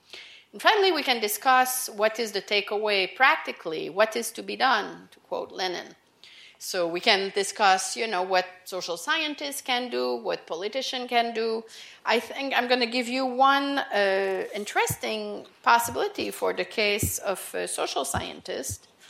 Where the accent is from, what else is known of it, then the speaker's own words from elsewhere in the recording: Canada; as a Canadian, when I was a teenager